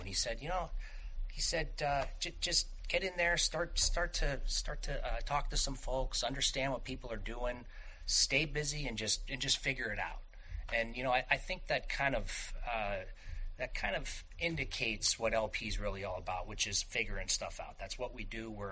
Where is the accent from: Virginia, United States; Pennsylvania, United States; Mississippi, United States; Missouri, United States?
Pennsylvania, United States; Erie; Born and raised in Erie, went to Cathedral Prep.